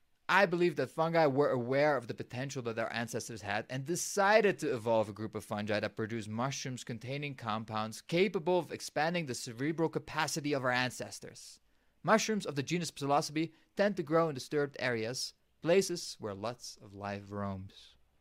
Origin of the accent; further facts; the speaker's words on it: Netherlands; when I grew up in the Netherlands, one of the most light polluted areas in the world